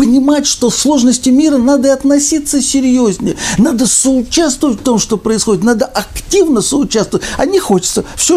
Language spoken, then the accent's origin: Russian; Moscow, Russia; что я очень лично переживаю, как коренной москвич.